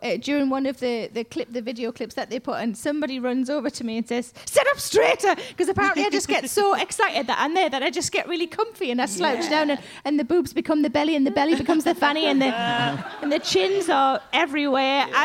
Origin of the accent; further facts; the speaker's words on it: South Shields, North East England, United Kingdom; But I did a gig yesterday up in my hometown in South Shields